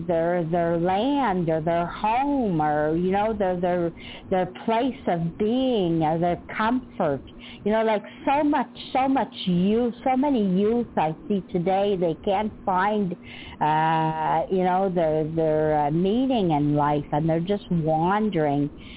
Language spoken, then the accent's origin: English; Canada; I didn't know this, being Canadian, we study a bit of American history, but not everything.